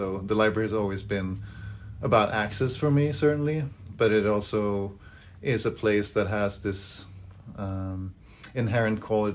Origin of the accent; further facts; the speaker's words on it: Gothenburg, Västra Götaland, Sweden; I grew up in Sweden, and I grew up in a small town, a suburb to a larger city, Gothenburg.